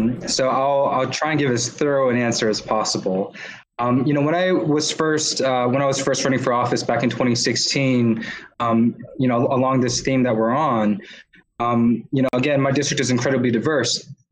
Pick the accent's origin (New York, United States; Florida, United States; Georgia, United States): Georgia, United States; I care about my home state of Georgia just as much as they do.